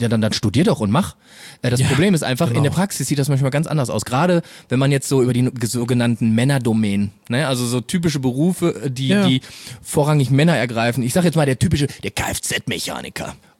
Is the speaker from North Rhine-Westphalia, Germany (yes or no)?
yes; North Rhine-Westphalia, Germany; wir Leute aus dem Ruhrpott